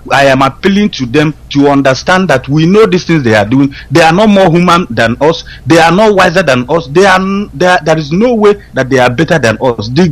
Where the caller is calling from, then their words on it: Malaysia; I'm calling from Malaysia.